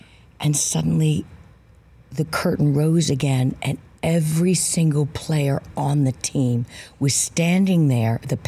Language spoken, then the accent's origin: English; New Orleans, Louisiana, United States; I'm born and raised in New Orleans. My whole family lives there.